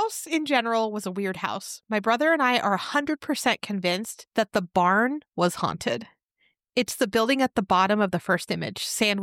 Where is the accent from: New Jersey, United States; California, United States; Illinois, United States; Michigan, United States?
California, United States; That sounds crazy. And I'm from California. I hadn't heard of any of this.